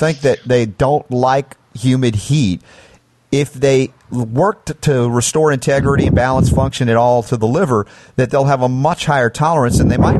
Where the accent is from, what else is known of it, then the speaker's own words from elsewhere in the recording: New York City, New York, United States; born there; Am I just deluding myself even though I was born in New York City?